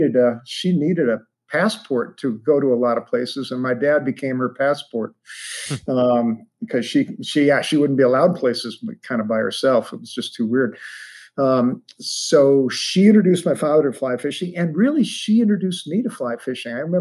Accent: Ohio, United States; But initially I grew up in Ohio.

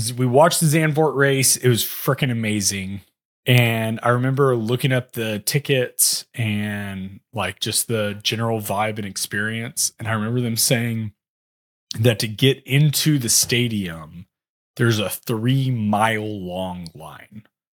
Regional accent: United States; Especially as an American, you see all the foreigners show up in tight leather pants and a Ferrari hat on.

